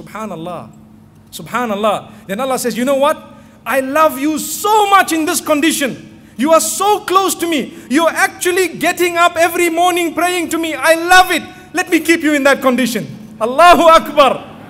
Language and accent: English; Zimbabwe; I come from Zimbabwe.